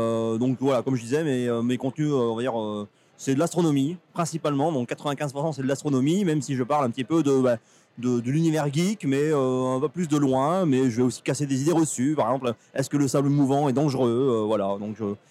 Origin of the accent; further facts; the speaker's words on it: Auvergne-Rhône-Alpes, France; also born or lived in Alsace; Moi je viens entre Clermont-Ferrand et Vichy, donc voilà, l'Auvergne, même si j'ai vécu 11 ans en Alsace, mais voilà, je suis auvergnat et depuis toujours.